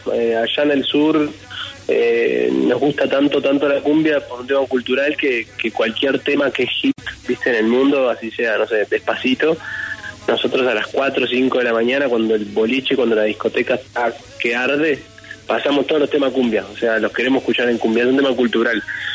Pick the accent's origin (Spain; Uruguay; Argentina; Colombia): Uruguay; Yo soy uruguayo y allá en el sur escuchamos como un estilo, o hacemos un estilo de cumbia diferente.